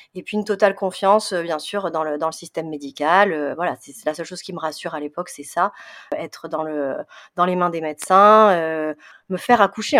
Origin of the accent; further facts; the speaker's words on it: South, France; now in Île-de-France, France; j'ai 39 ans, je suis dans ma 40e année, période charnière. Je viens du sud de la France et depuis une quinzaine d'années, j'habite en région parisienne.